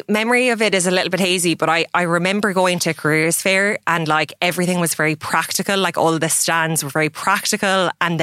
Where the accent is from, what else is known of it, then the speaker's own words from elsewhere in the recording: Ireland; now in Toronto, Canada; being an Irish person who lives abroad and talking to people in America and for me, people in Toronto, you get excited about the modern vibrancy of Ireland.